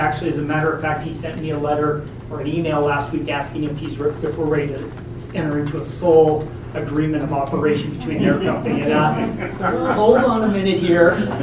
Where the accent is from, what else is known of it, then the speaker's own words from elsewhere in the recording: Oregon, United States; I come from Eastern Oregon. I do economic development privately.